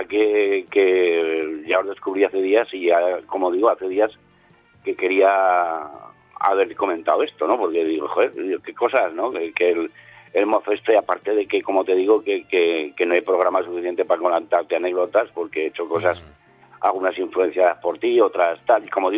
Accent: Zaragoza, Aragon, Spain; Y lo firmo como … que aunque mi apellido es otro, de otra ciudad, pues y como soy de Zaragoza

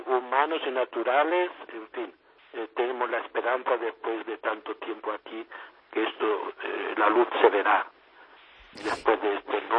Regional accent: Aina, Castilla-La Mancha, Spain; born there; también en mi diócesis de origen con el presbiterio y su obispo el pasado mes de septiembre y en mi pueblo natal de Aina.

